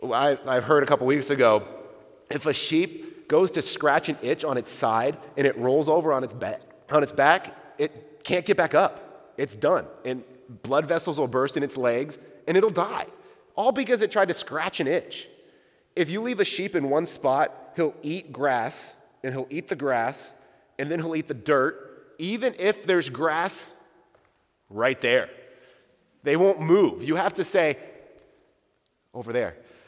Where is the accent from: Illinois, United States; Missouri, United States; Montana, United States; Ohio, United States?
Ohio, United States; Powell; because I'm a white Westerner, I'm from Powell, Ohio, I knew zero shepherds.